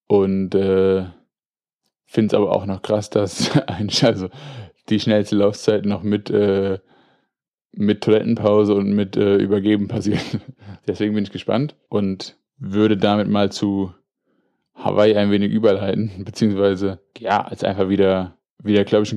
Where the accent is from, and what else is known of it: Frankfurt, Hesse, Germany